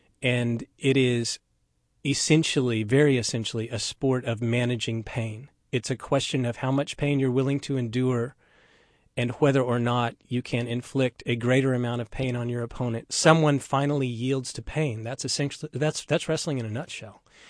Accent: Oklahoma, United States; I grew up in Oklahoma, and my state is much like Iowa in the sense of how people receive you.

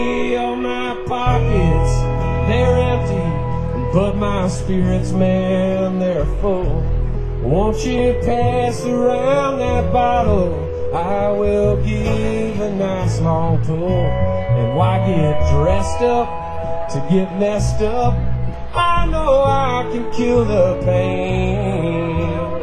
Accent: Colorado, United States; I'm from Colorado. I grew up in Colorado.

